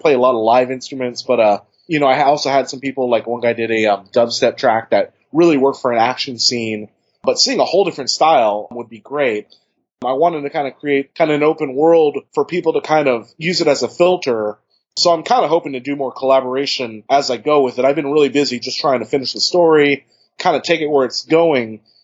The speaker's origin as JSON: {"language": "English", "region": "California", "country": "United States", "said": "I'm from the Bay Area, and it has some of my rapping heroes from childhood, like"}